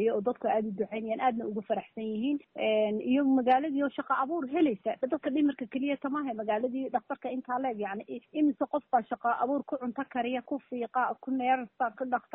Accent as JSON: {"language": "Somali", "town": "Dhagaxbuur", "region": "Somali Region", "country": "Ethiopia", "said": "anu magaalada Dhagaxbuur baan ka soo jeedaa"}